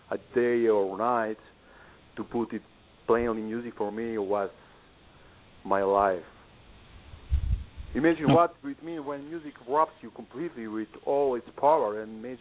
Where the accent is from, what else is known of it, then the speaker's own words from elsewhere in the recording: North Macedonia; I come from Macedonia, from Balkan, from Europe.